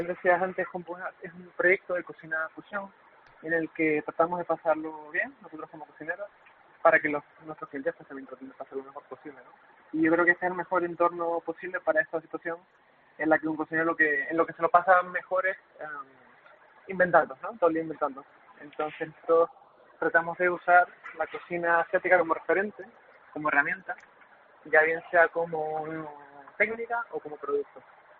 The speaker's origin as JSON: {"language": "Spanish", "region": "Canary Islands", "country": "Spain", "said": "al ser residentes en Canarias y canarios"}